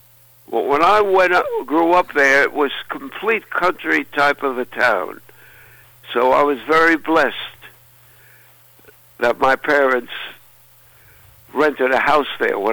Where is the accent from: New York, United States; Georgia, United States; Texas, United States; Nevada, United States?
New York, United States; Cedarhurst; I grew up in a beautiful little town on Long Island, New York. It was called Cedarhurst.